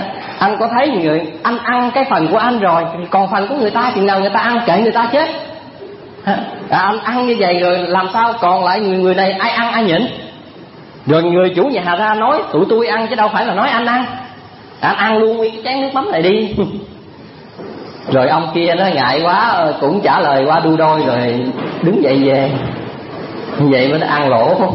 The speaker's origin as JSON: {"language": "Vietnamese", "region": "Vĩnh Long", "country": "Vietnam", "tie": "born or raised there"}